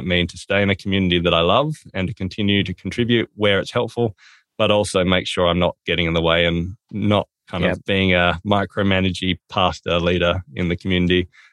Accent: Australia; accent: Australian; So look, I'm from Australia. That's where the accent's from. I live in a place called Tasmania.

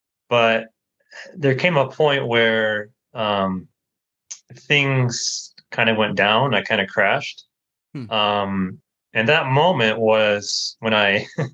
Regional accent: United States; I grew up in the States, grew up in a Christian home, loving parents.

